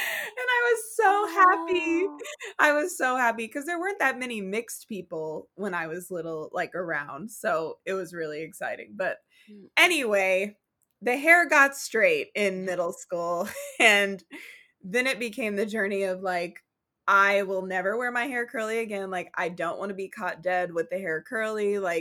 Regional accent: Oklahoma, United States; And I grew up in Oklahoma, though.

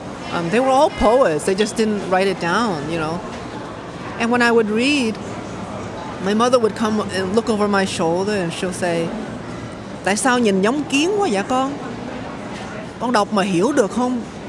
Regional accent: Hartford, Connecticut, United States; I immigrated in 1990. I was 2 years old. And the space reminds me of my childhood, growing up in Hartford, Connecticut, living in a one-room, one-bedroom apartment with 7 of my family members who initially immigrated with me

